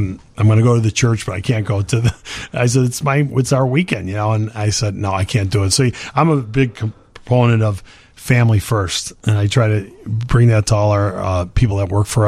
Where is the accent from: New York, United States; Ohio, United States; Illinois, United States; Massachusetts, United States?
Illinois, United States; Berwyn; also born or lived in Cicero; No, it's Berwyn and Cicero, you know.